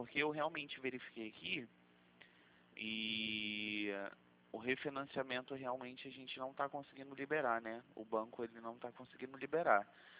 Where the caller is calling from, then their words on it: Rio de Janeiro, Brazil; Eu estou falando do Rio de Janeiro.